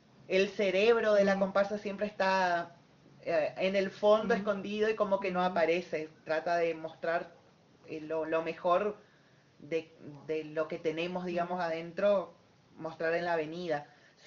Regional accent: San Javier, Misiones, Argentina; now in Posadas, Argentina; soy de San Javier.

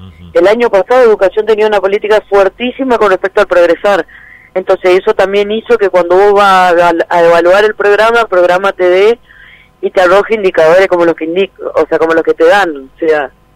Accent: Goya, Corrientes, Argentina; now in Buenos Aires, Argentina; Soy de Argentina, de Goya.

